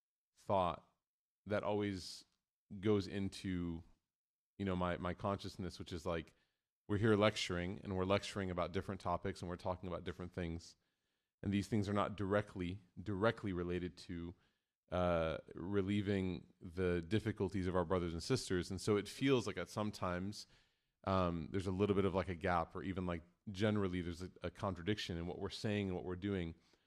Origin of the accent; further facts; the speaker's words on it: Chicago, Illinois, United States; now in Dallas, United States; as a Chicagoan, I made the mistake of, driving.